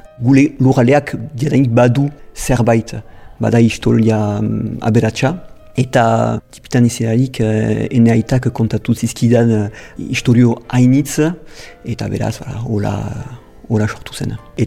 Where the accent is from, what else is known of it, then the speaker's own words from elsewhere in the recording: Nouvelle-Aquitaine, France; also born or lived in Saint-Palais; Dona Paulen sortu nintzen eta bai handitu nintzen ere bai amikusen. Amikuse ene herrialdea da eta Donibane Lohizunen eta Ziburun lan egiten dut.